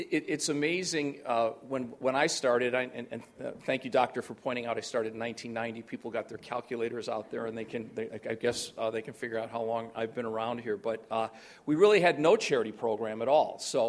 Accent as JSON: {"language": "English", "town": "Hammond", "region": "Indiana", "country": "United States", "said": "I'm from Hammond, Indiana. Is there anybody from Northwest Indiana here?"}